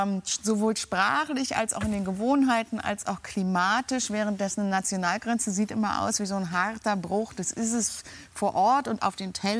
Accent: Berlin, Germany; Also ich bin ja Berlinerin.

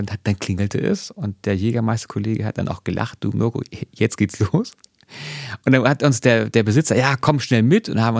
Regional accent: Hamburg, Germany; Sag ich das als Hamburger?

